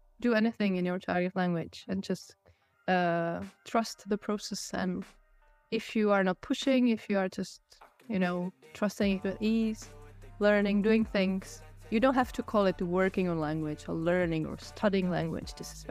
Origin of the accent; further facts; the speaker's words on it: Czechia; I remember I started learning English when I was maybe 4 or 5. In Czech Republic, we start learning English at the age of 8, I think.